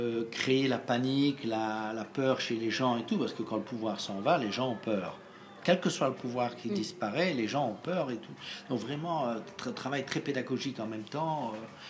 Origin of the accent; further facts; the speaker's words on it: Belgium; mais je veux dire, chez nous, en Belgique